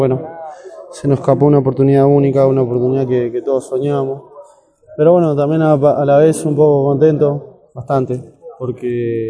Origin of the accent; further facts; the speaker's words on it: Uruguay; como uruguayo siempre somos precavidos en ese aspecto, en los detalles.